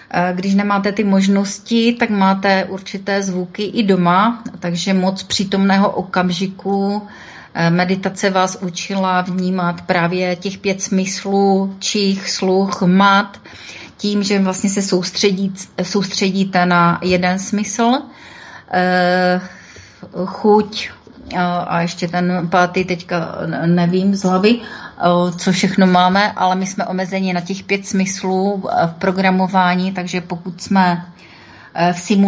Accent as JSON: {"language": "Czech", "region": "Moravia", "country": "Czechia", "said": "Já jsem Moravačka."}